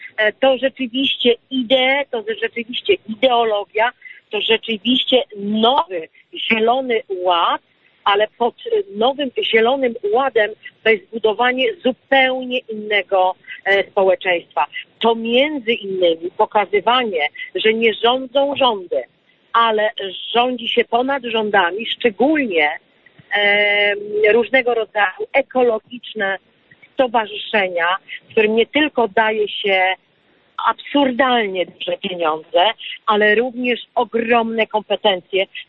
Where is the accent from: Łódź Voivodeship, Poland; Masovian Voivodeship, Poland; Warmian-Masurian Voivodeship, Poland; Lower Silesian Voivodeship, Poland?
Lower Silesian Voivodeship, Poland; Ja pochodzę z okręgu wałbrzyskiego, gdzie decyzją polityczną zamknięto kopalnie wszystkie.